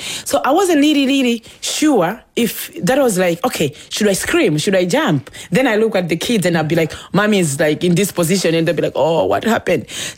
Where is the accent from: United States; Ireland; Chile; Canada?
Ireland; I'm an Irish woman. I have to do justice to my country.